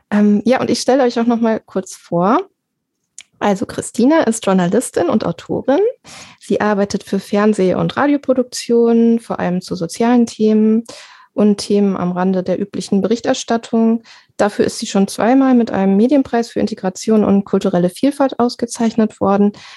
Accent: North Rhine-Westphalia, Germany; Wir kommen alle drei aus der Soester Börde, wie man vielleicht schon an der Sprachfärbung erkennen kann, wenn man die Soester Börde kennt.

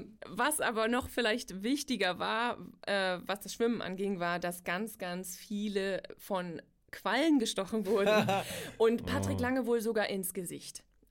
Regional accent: Northern Germany, Germany; Ich komme aus Norddeutschland

